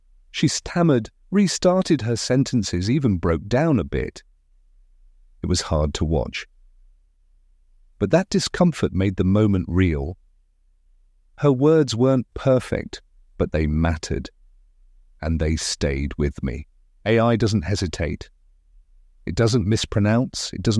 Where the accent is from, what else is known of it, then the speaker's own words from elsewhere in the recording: London, United Kingdom; Growing up in London, I was surrounded by voices, raw, loud, unscripted.